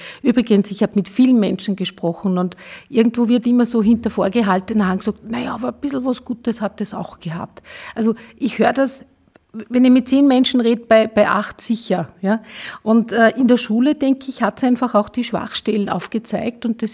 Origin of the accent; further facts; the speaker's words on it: Salzburg, Austria; Ich komme aus dem Pinzgau